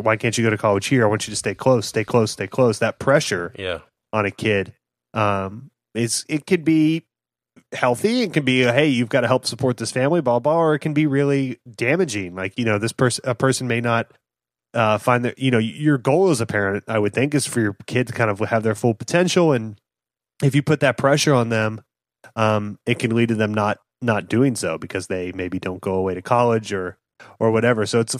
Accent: Fort Worth, Texas, United States; By the way, we grew up in Fort Worth.

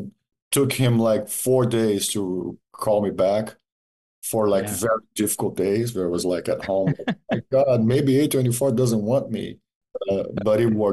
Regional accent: Salvador, Bahia, Brazil; But and I'm from Salvador, Bahia, which is a city on the shore, right?

